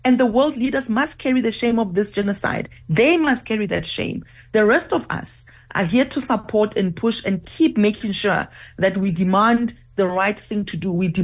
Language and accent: English; Kwakwa, South Africa; my own core memory as a child growing up in Kwakwa in the Bantustan.